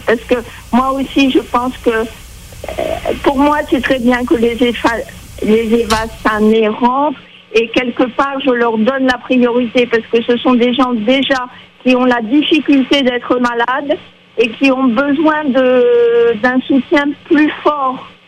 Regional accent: Raiatea, Leeward Islands, French Polynesia; alors que nous, on est de Raiatea, mais si on est déjà à Tahiti, c'est la porte à côté.

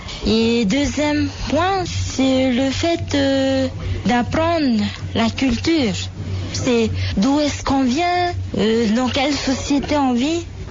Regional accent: Austral Islands, French Polynesia; C'est d'abord d'apprendre ma langue, parce que j'ai des origines tahitiennes. Je viens des Australes. Et le fait de connaître déjà, d'apprendre les rudiments de ma langue natale

